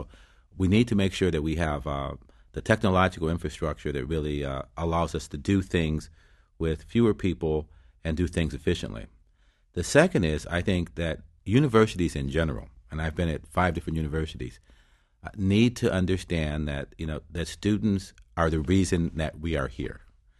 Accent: Detroit, Michigan, United States; At my hometown, so I track it closely.

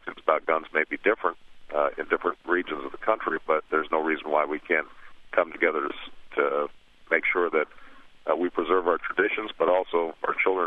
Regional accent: Illinois, United States; Illinois is a pretty big state, and it may be discounted because it's my home state.

